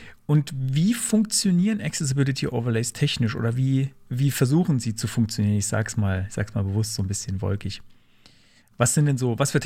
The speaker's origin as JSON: {"language": "German", "town": "Karlsruhe", "region": "Baden-Württemberg", "country": "Germany", "said": "Wir kommen ja aus Karlsruhe."}